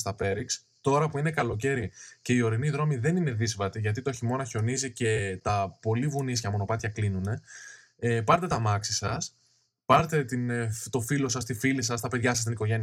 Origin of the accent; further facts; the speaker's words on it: Western Greece, Greece; Το οποίο είναι ένα χωριό μέσα στη Φωκίδα, αλλά κοντά στα σύνορα του νομού με την Έτωλο Ακαρνανία Δε, λίγα χιλιόμετρα απόσταση από την Ναύπακτο.